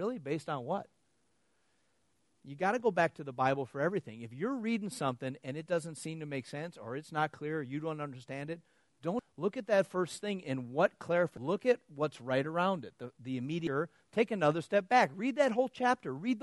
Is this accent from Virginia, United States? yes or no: no; Wisconsin, United States; Well, so do some people in Wisconsin. You know, I'm from Wisconsin.